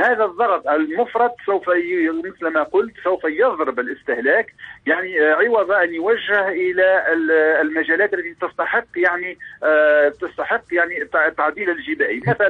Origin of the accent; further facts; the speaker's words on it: Tunisia; آخر نحن عندنا في تونس يعني فقاعة يعني عقارية